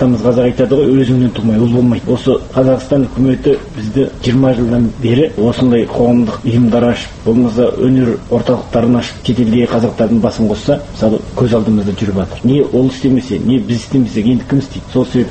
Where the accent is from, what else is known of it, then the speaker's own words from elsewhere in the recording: China; менің туған ауылым қытайдағы ең осы соңғы қазақтың тұқымы қалған ауыл болды